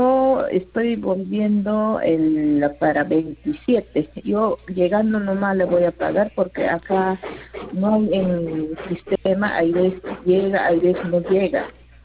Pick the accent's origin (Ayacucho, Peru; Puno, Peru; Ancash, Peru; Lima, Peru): Ancash, Peru; Pomabamba; yo estoy en altura, yo soy de Ancash, pasando